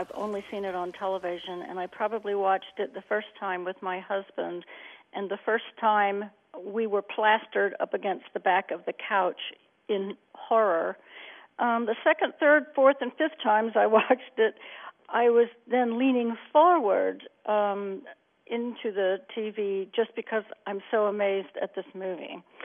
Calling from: Saxapahaw, North Carolina, United States; I'm calling from the Saxapahaw area in North Carolina.

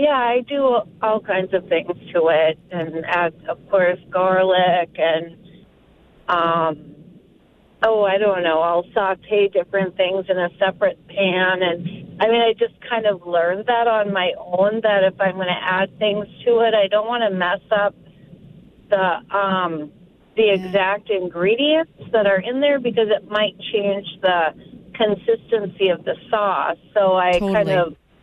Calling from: Bemidji, Minnesota, United States

